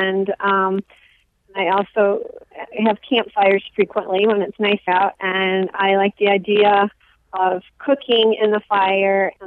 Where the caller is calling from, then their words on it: Teutopolis, Michigan, United States; I'm in Teutopolis, Michigan.